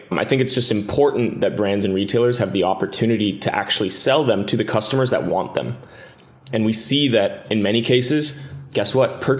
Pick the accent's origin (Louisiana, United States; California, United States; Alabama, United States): California, United States; I grew up here in the Bay Area, had my first venture-backed company out of college